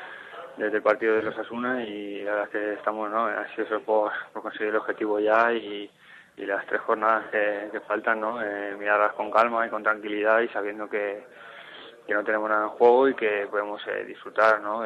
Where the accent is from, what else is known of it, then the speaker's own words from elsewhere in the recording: Madrid, Community of Madrid, Spain; yo soy aquí de Madrid